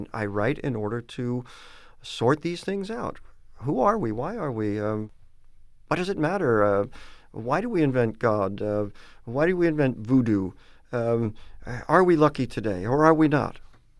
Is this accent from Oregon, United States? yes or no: no; New York, United States; As you know, and as this preface says, I grew up in New York in a mainly Jewish community.